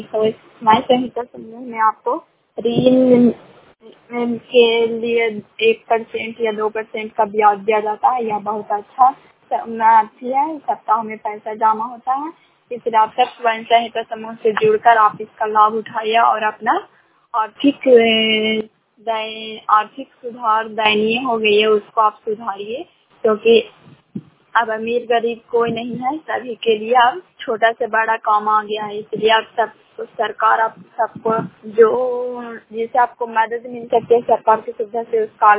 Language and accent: Hindi; Bihar, India; ग्राम शांत प्रखंड करापुर जिला नालंदा की निवासी हूँ।